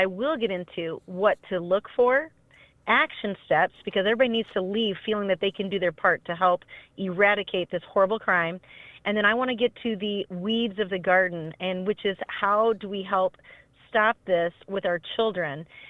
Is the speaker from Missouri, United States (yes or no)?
no; Iowa, United States; Yes, we are a group from Iowa.